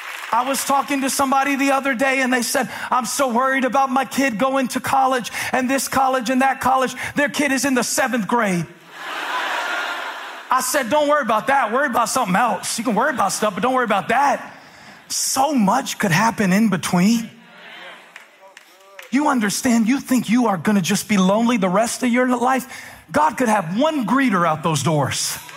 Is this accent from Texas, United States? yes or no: no; Moncks Corner, South Carolina, United States; because while I was growing up in Monk's Corner, 615 miles away in Miami.